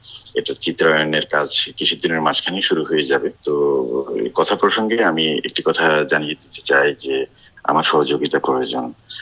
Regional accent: Bangladesh; আমি তো বাংলাদেশে জন্ম হওয়া একটি ছেলে, সেই সমাজেই আমি বড় হয়েছি

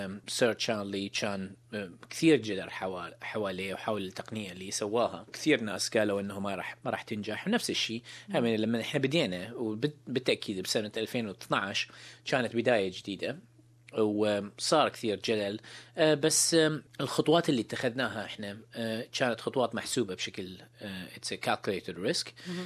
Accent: Iraq; moved away as an adult; now in Australia; هربت من العراق، وكنت لاجئ، فوصلت لأستراليا عن طريق القارب.

